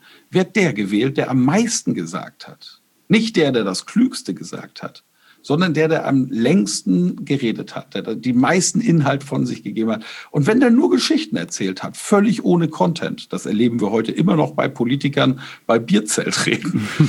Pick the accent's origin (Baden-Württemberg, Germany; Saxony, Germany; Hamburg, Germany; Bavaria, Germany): Bavaria, Germany; Bamberg; Ich komme aus Bamberg.